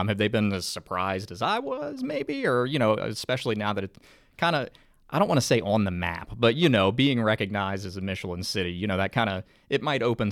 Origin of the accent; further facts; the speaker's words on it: Louisiana, United States; now in Atlanta, United States; You know, I grew up in South Louisiana, so every time somebody mentioned, you know, oh, New Orleans, it's always food first.